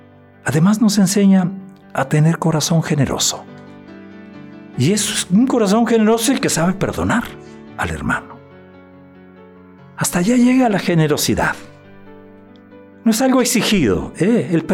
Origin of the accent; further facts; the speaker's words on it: Granados, Sonora, Mexico; ¿Será que mi pueblo Granados está muy cerca de Nacozari?